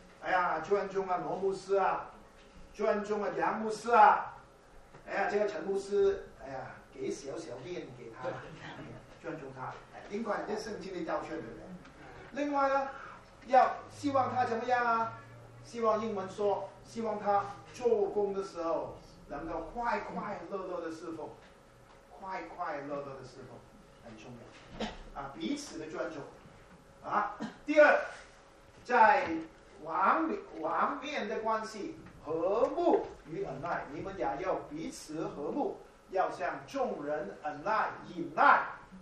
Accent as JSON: {"language": "Chinese", "country": "China", "said": "哎呀，我中国人不太喜欢讲这些的"}